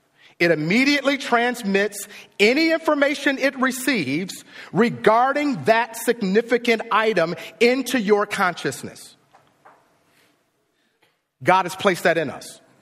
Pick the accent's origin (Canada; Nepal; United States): United States; Chicago, Illinois; Like I grew up in Chicago and I had friends that lived near the L train.